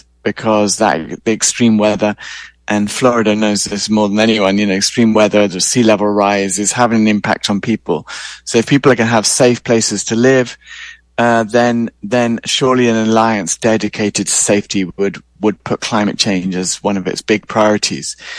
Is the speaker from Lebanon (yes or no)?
no; United Kingdom; now in United States; I'm British, but I live in California.